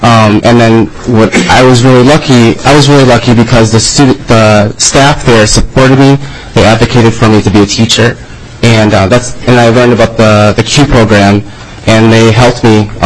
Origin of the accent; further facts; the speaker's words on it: Saint Paul, Minnesota, United States; born there; I was born in St. Paul. I went to the University of Minnesota and got a bachelor's in psychology.